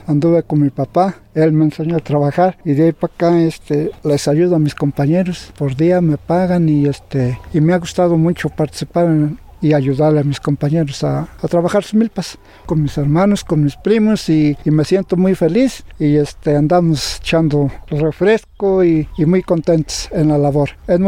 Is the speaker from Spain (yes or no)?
no; El Ejido Socovite, Mexico; soy de aquí de El Ejido, Socovite.